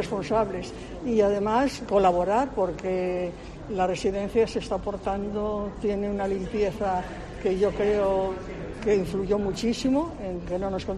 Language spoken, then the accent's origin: Spanish; Oviedo, Asturias, Spain; now in Burela, Spain; De Oviedo.